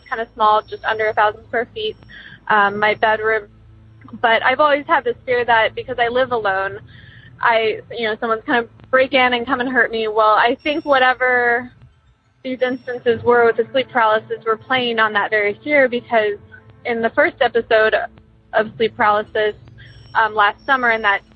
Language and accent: English; Columbus, Ohio, United States; Also, I'm from Columbus, Ohio.